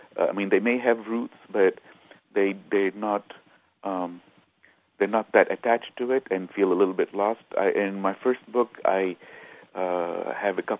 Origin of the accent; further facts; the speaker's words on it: Lebanon; now in United States; I always used to think that I am American, but I'm not exactly American. I am Lebanese, but I'm not exactly Lebanese.